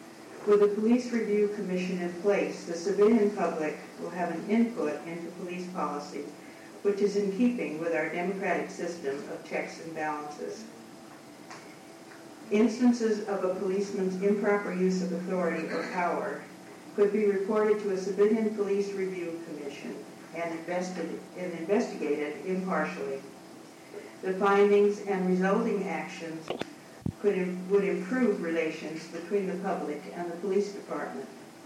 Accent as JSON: {"language": "English", "town": "Santa Cruz", "region": "California", "country": "United States", "said": "I'm from Santa Cruz."}